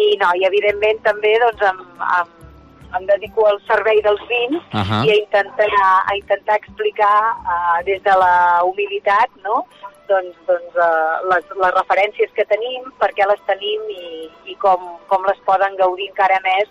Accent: Berga, Catalonia, Spain; els dos negocis de restauració que tinc engegats a la meva ciutat natal, a Berga

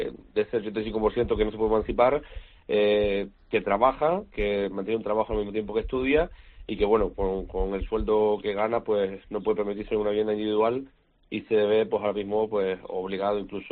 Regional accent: Canary Islands, Spain; no tener que irme de Canarias, poder quedarme aquí en mi tierra

